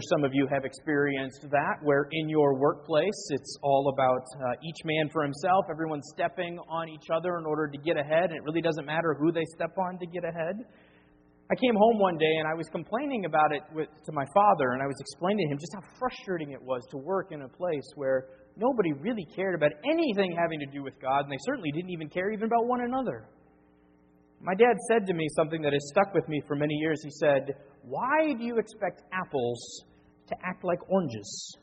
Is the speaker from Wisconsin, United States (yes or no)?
yes; Wisconsin, United States; now in Roanoke, United States; When I was in high school, I worked in a local restaurant in my hometown back in Wisconsin.